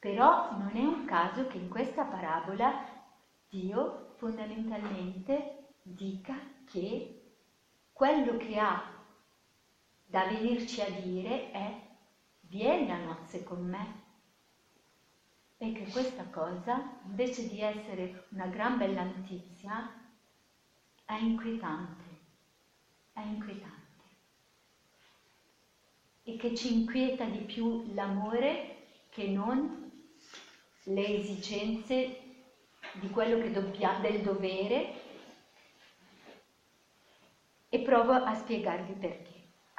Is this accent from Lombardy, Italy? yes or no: yes; Lombardy, Italy; io sono brianzola di origine